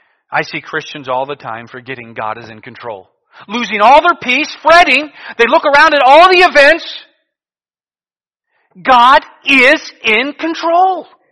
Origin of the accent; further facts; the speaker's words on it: Cleveland, Ohio, United States; He knew as I was a teenager growing up in Cleveland, I'd be in New Guinea one day.